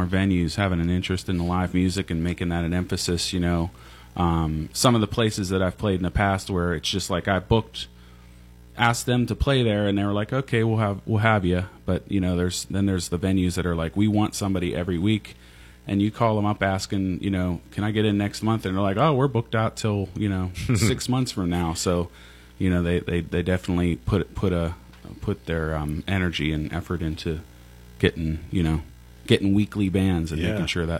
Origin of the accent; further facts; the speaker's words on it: Cranberry, Pennsylvania, United States; I'm from Cranberry.